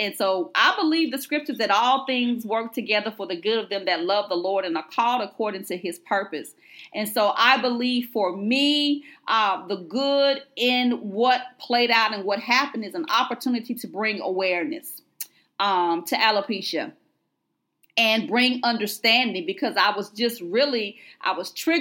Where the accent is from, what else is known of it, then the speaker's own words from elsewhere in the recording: Georgia, United States; accent: twang; I'm from Georgia, so I may be twisting it with a little twang.